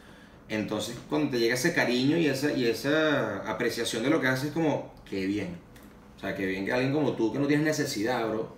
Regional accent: Venezuela; brother, tú no tienes idea de lo viral que tú eres en mi país. Es una vaina absurda. Porque el venezolano tiene la capacidad de que este vaso, si sale hoy, no sé cómo coño... lo empiezan a usar toda la gente

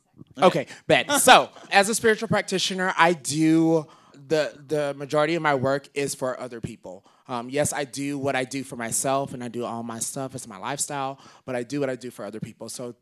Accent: Mississippi, United States; Well, I'm from Mississippi, so what do you want me to do?

